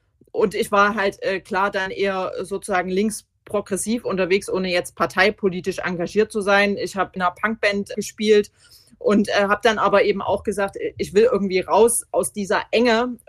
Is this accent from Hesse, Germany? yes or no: no; Zwickau, Saxony, Germany; born there; Also ich bin 1979 in Zwickau geboren. Zwickau war in Westsachsen die Region mit viel Industrie